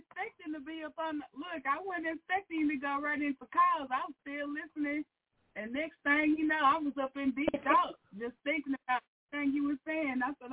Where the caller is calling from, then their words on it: Arkansas, United States; from Arkansas.